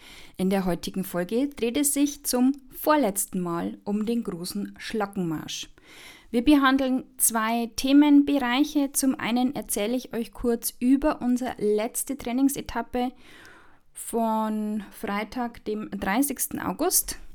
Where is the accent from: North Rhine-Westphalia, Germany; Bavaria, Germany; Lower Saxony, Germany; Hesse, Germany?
Bavaria, Germany; Sulzbach-Rosenberg; Ausgangspunkt der Wanderung ist Sulzbach-Rosenberg, meine Heimatstadt.